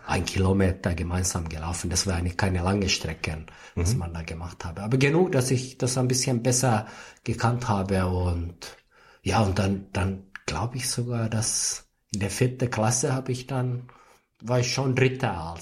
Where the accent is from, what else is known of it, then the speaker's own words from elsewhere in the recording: Espoo, Uusimaa, Finland; Also, ich bin Finne. Ja. Dementsprechend natürlich in Finnland aufgewachsen. In einer Stadt namens Espoo. Ja, Nachbarstadt von Helsinki sozusagen.